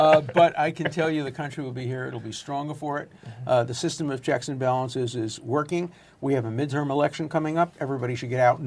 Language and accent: English; United States; But I'm an American. I'm an American first.